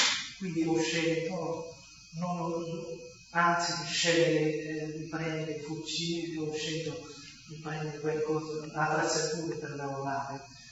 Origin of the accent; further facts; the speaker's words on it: Northern Vietnam, Vietnam; born there; Italian is a second language; come diceva la professoressa, sono nato nel Vietnam, del nord, ho 28 anni.